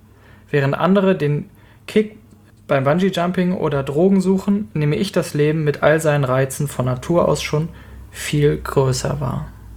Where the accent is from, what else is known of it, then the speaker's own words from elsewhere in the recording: North Rhine-Westphalia, Germany; Als Jugendlicher, wenn wir damals bei uns im Sauerland in der Schützenhalle Party machten.